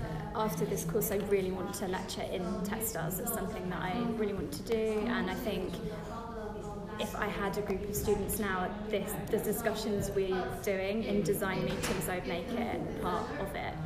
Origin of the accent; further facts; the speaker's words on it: England, United Kingdom; I'm growing up in England and I didn't know anything we were talking about